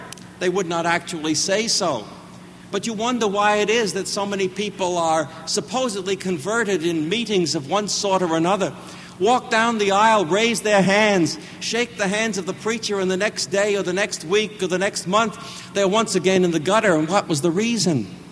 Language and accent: English; New York City, New York, United States; the Reformed Church in which I was brought up in New York City